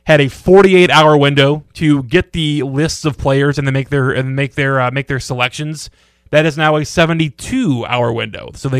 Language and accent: English; Belleville, United States; You know, as a kid, I grew up in Belleville, right? So, I mean, I was not ever like a big time city person.